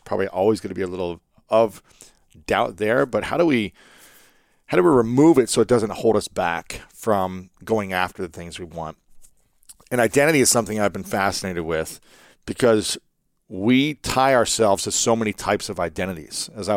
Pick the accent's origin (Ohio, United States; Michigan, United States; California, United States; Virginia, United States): Ohio, United States; I'm from America. I'm from Ohio. I'm from this city.